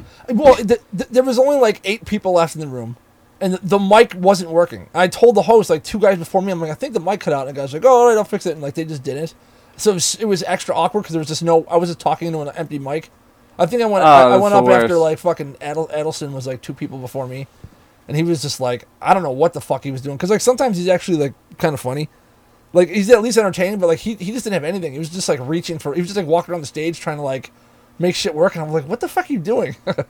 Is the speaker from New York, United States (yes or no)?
yes; Buffalo, New York, United States; I'm from Buffalo, and people come here and be like, I just don't know how you deal with the traffic.